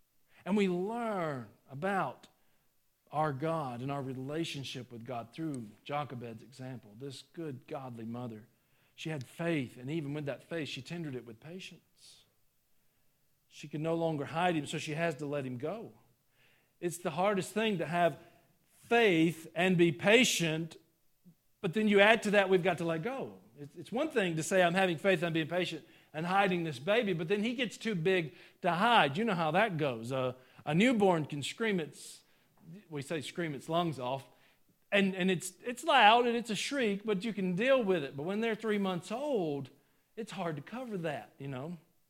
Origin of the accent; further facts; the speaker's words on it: United States; I've always been free. I'm an American.